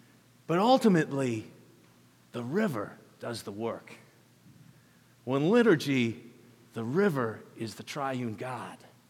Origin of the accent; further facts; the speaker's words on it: Minneapolis, Minnesota, United States; So when I was a kid growing up in Minneapolis during the hot days of July